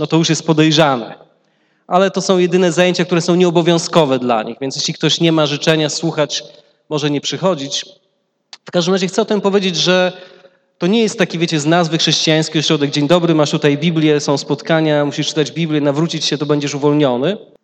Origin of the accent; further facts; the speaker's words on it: Koło, Greater Poland Voivodeship, Poland; Jestem z Koła, jestem pastorem Kościoła Bożego w Chrystusie w Kole. Koło to jest nieduże miasto między Warszawą a Poznaniem, tak w połowie drogi w centralnej Polsce.